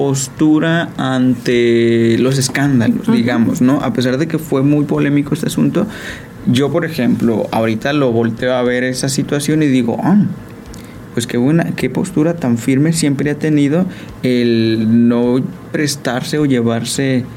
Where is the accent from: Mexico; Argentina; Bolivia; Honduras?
Mexico; ya saben cómo somos los mexicanos